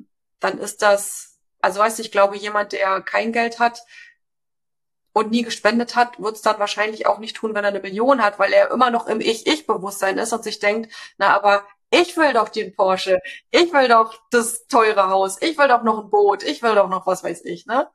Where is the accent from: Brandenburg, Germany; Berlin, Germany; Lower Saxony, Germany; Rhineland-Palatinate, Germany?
Brandenburg, Germany; Schwedt; ich komme eigentlich aus Schwedt